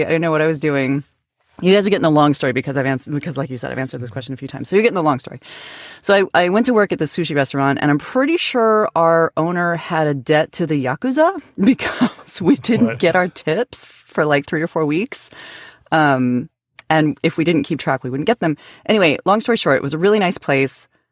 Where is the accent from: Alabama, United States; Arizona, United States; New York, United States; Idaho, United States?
Idaho, United States; also born or lived in Oregon; And my home state, Idaho, had a terrible economy. And Oregon, where I graduated from, had the worst economy in the nation.